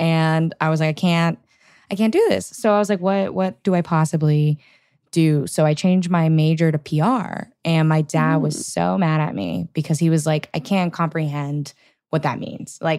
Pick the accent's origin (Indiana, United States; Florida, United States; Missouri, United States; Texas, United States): Texas, United States; Houston; Like I grew up in Houston specifically, big oil money. And I, growing to public school in Texas, most kids wanted to be an engineer.